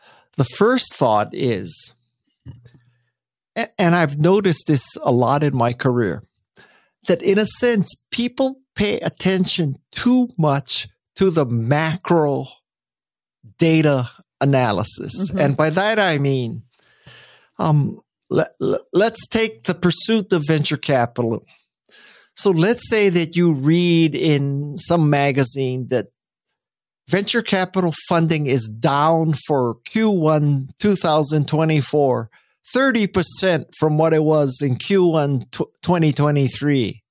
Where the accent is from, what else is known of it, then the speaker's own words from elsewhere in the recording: Hawaii, United States; I had never learned to surf, even though I grew up in Hawaii